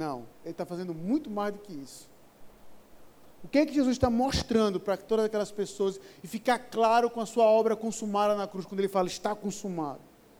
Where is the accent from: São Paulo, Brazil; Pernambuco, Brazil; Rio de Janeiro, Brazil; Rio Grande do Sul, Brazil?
Pernambuco, Brazil; Porto de Galinhas; Que preconceito é esse com a minha terra? Porto de Galinha não tem ataque de tubarão, né?